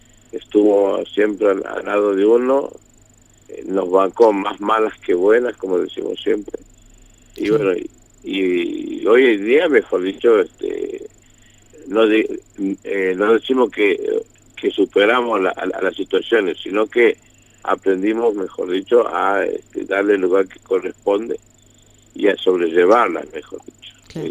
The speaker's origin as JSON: {"language": "Spanish", "country": "Argentina"}